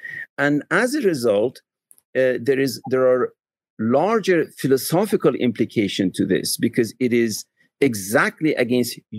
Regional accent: New York, United States; I said, "I come from New York, ma'am."

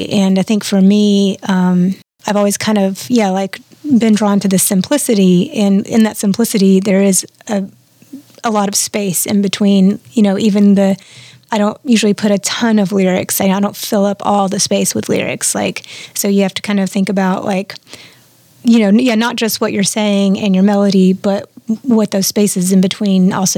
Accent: Birmingham, Alabama, United States; born there; I was born in Birmingham, Alabama, and my parents moved around quite a bit

